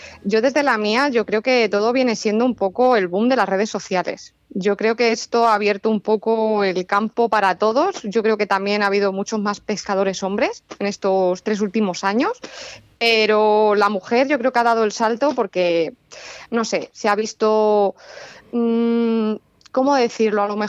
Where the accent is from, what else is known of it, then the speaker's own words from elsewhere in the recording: Toledo, Castilla-La Mancha, Spain; Yo, que soy de Toledo, o sea, colindo con Toledo, ¿no? Así estoy un poco ahí.